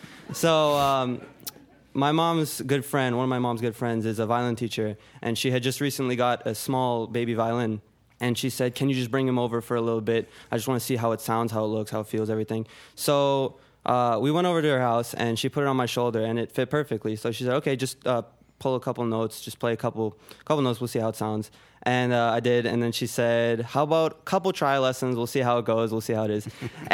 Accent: United States; born there; I was born in America, but I don't know where I would be kind of without my Armenian culture and heritage.

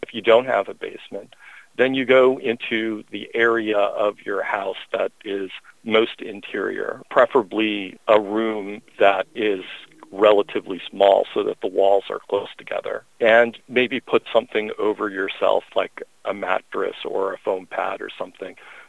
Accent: Illinois, United States; I grew up near Chicago.

